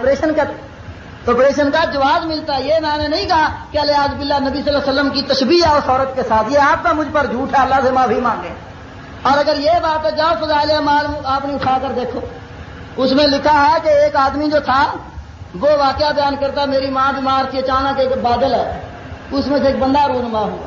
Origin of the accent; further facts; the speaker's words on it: Hela, Punjab, Pakistan; یا یہ جھوٹ ہے کہ میں پہلے انفی تھا؟ اللہ کے فضل سے بالکل سچا, میرا گاؤں ہیلا ہے, تحصیل فالیہ ہے, ضلع منڈی باودین ہے, وہاں کا میں رہنے والا ہوں